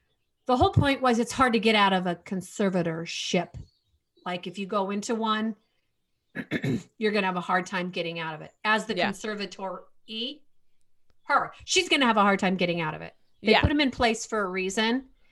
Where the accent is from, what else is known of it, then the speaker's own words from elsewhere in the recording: Kansas, United States; I was just hoping for the Chiefs because I'm from Kansas and my family back there is all rooting for Kansas.